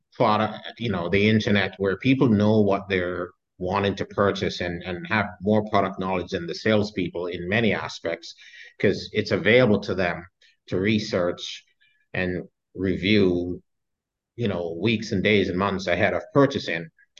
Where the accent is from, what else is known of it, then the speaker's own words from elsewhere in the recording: Jamaica; born there; I was born in a Christian, I'm Jamaican born.